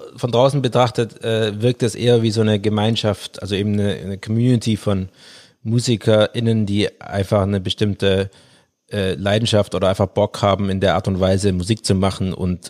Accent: Baden-Württemberg, Germany; ich bin kein Schwabe an sich. Aber das ist komplizierte Story. Aber ich bin im Schwäbischen aufgewachsen

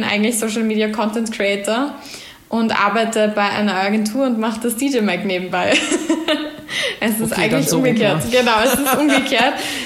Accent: Vienna, Austria; born or raised there

